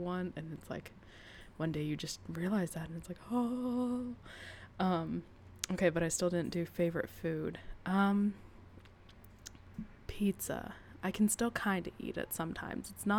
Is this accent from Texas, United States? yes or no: yes; San Antonio, Texas, United States; So I grew up in South Texas, San Antonio specifically